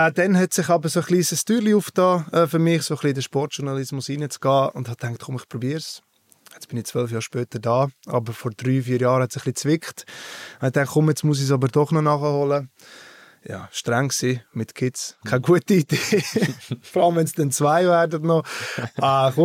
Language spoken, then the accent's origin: German; Engelberg, Obwalden, Switzerland; Ich bin in Engelberg aufgewachsen, im bescheidenen Engelberg, wenn man es kennt. Eher bekannt für Skispringen, Schwingen, Skisport.